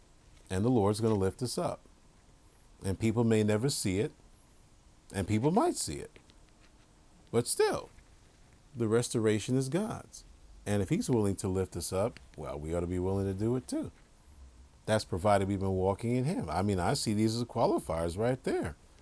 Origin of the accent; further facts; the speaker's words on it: United States; forget the world, I'm an American, and I want America to look out for America.